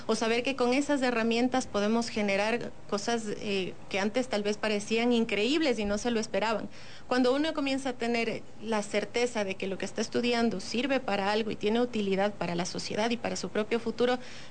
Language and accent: Spanish; Ecuador; nosotros mismos, como ecuatorianos, aprovechemos estos recursos y generemos productos que nos van a beneficiar